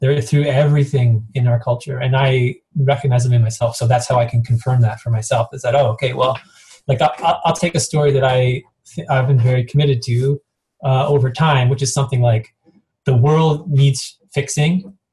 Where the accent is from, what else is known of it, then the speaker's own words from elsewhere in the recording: Canada; I am a North American. I was raised in Canada. Like, even though I grew up in a kind of a religious household, we were neither Christian nor not Christian